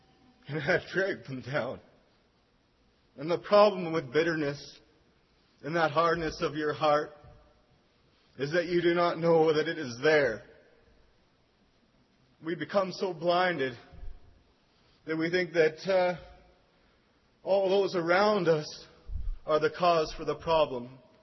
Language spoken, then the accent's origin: English; Edmonton, Alberta, Canada; from Edmonton.